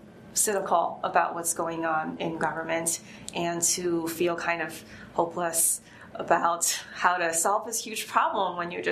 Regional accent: Shanghai, China; moved away; a child in China, I lived in an environment where there was a lot of pollution and really not much nature. I'm from Shanghai, which is very urban, and I really thought that was the entire world.

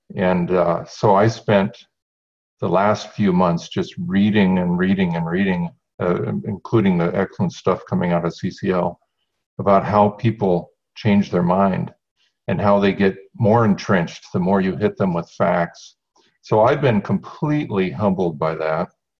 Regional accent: Minnesota, United States; I'm a scientist and I'm a Norwegian from Minnesota.

